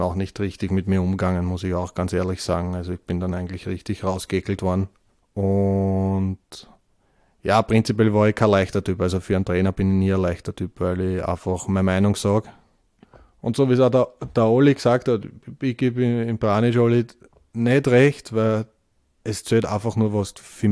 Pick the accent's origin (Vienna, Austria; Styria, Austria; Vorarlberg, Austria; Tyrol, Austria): Vienna, Austria